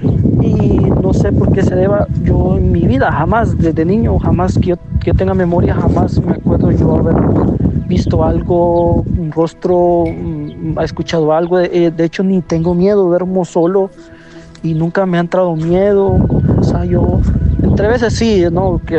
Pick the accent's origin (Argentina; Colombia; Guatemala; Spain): Guatemala; now in Omaha, United States; yo soy de Guatemala, pero actualmente vivo en Omaha, Nebraska